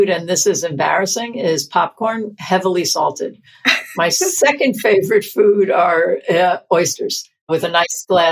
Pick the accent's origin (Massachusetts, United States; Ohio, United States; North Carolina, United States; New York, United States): New York, United States; Queens; I would say that in this neighborhood that I grew up in Queens, there's a certain rise in the neighborhood where you can look back and see the tallest buildings of the New York City skyline.